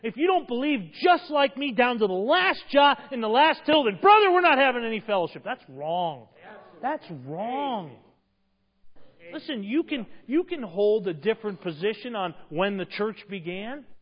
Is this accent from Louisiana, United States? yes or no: no; Holyoke, Massachusetts, United States; I grew up in Holyoke, Massachusetts, 30 miles, no, not even 20 miles north of where Jonathan Edwards preached